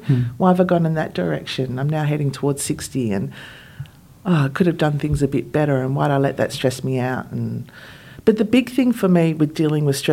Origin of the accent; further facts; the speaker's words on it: Melbourne, Victoria, Australia; I came from Melbourne